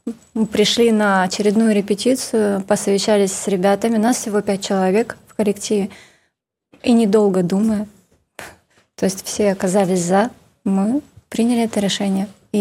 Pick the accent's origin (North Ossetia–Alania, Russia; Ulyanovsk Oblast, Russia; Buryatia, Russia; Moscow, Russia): Buryatia, Russia; Поскольку мы из Республики Бурятия, вот мы ребят поздравляли с Агалганом, пели песни на бурятском языке.